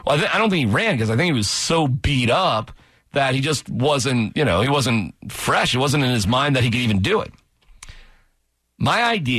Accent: Boston, Massachusetts, United States; Bob Ryan, who was one of my heroes growing up in Boston.

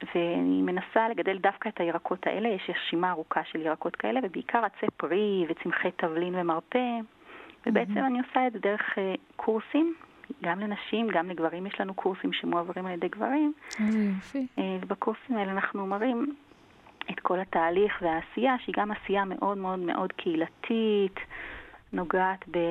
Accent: Motza, Jerusalem District, Israel; born there; איפה נולדתי? נולדתי במוצא.

